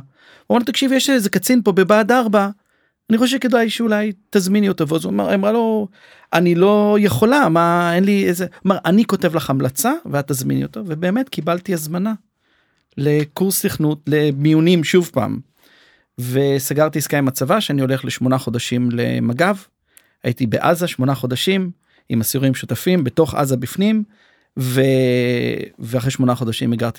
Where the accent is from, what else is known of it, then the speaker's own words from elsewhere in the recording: Ashkelon, Southern District, Israel; born there; אני בן 49, יש לי 4 בנות. נולדתי באשקלון באותה שכונה של שלום דומרני, שכונה כיפית.